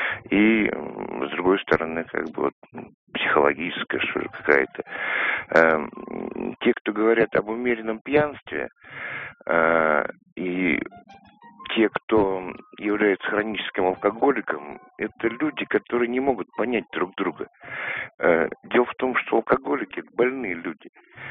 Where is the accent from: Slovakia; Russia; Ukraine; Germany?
Russia; Moscow; Я из Москвы.